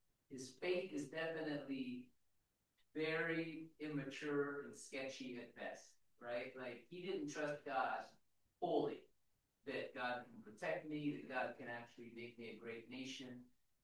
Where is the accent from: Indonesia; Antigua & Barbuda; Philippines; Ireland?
Philippines; As a Filipino man, can I sing